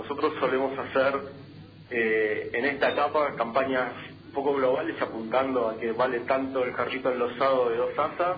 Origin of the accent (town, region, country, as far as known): Argentina